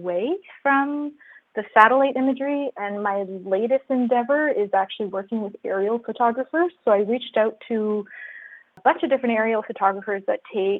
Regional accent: New Brunswick, Canada; also born or lived in Alberta; At the time, I was living in Alberta, Canada, which is on the western side of Canada. I grew up here in New Brunswick.

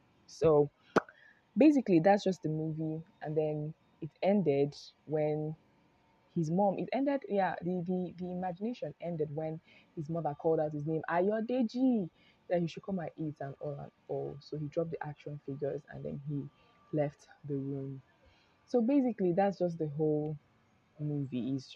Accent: Nigeria; So as a Nigerian community and as Africans, we have values that we tend to protect.

